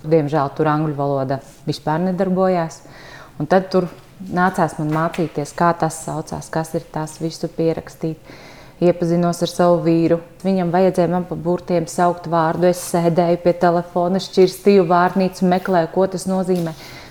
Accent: Alūksne, Alūksne Municipality, Latvia; Es esmu augusi šeit, Alūksnē, man ir bijušas pļāvas meži, viss te patās daba, ezers.

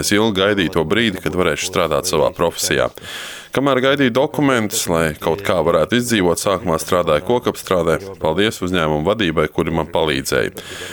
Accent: Toretsk, Donetsk Oblast, Ukraine; Latvian is a second language; now in Latvia; Esmu no Donetskas. Toreckas pilsēta varbūt esi dzirdējuši, netālu no Bahmutas. Mums ir 5 stāvu mājā dzīvoklis.

